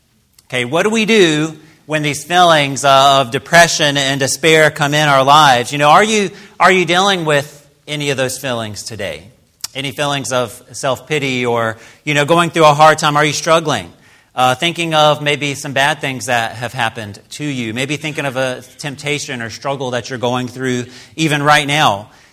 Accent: South Carolina, United States; also born or lived in Wyoming / Utah; And growing up in South Carolina, we had that, but I haven't had that kind of rain in a long time there in Wyoming, and then Utah before that.

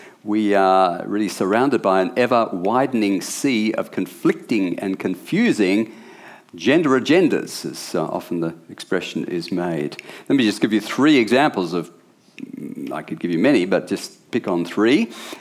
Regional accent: England, United Kingdom; born there; I was born in England in the sort of mid-60s

